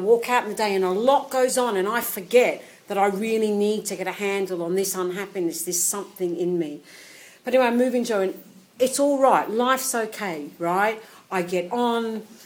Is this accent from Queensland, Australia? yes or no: no; Melbourne, Victoria, Australia; I come from Melbourne, it's tiny.